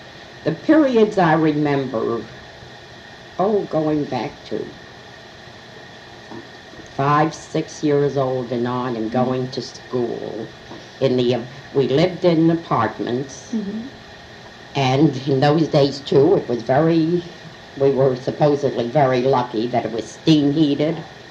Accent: Manhattan, New York, United States; I was brought up in Manhattan. Not the Lower East Side, but then Harlem

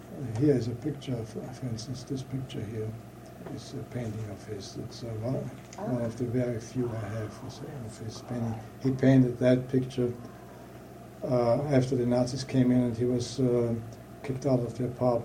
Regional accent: Vienna, Austria; Well, I grew up in Vienna. I spent my first 20 years in Vienna. It was a wonderful middle-class family.

